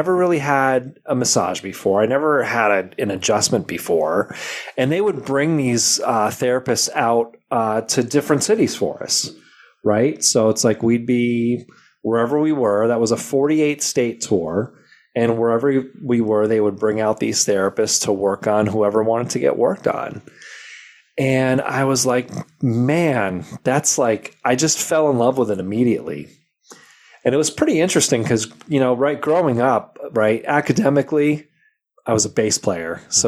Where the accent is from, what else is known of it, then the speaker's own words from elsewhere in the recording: Connecticut, United States; Well, you know, I grew up, so I grew up here in Connecticut